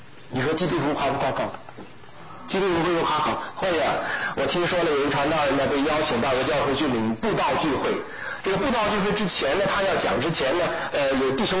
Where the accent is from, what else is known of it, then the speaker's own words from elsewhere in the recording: Taiwan; moved away as an adult; also born or lived in Shenyang, China; now in United States; 父母亲就带着我们就到了台湾，所以我是在台湾，我是生在沈阳，长在台湾，然后后来呢，就到美国来读书啊，来读研的。